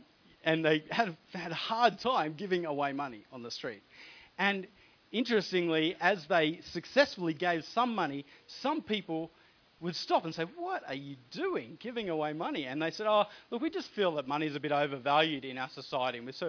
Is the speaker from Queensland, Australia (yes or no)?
no; Inverell, New South Wales, Australia; actually the town I grew up in Inverell